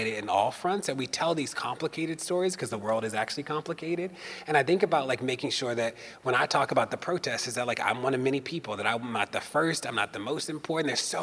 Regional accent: Maryland, United States; In Maryland, my home state, there's a law that says that you can file an anonymous complaint against an officer for everything except brutality.

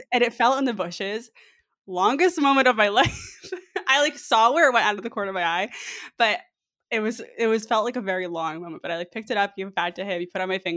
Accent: New York, United States; now in Mountain View, United States; I don't know. I'm new here. Okay. And I'm from New York.

